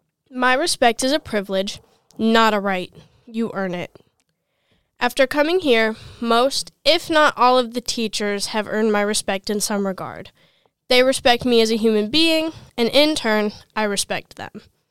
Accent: Oakdale, Minnesota, United States; I grew up in Oakdale, Minnesota. I'm 18 years old, and I grew up in a chaotic, loving, and supportive family.

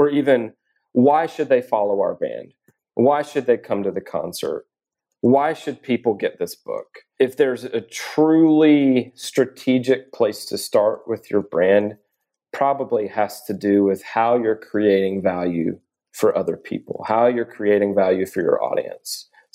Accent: the South, United States; the fact that I'm a dad or the fact that I'm a Southerner

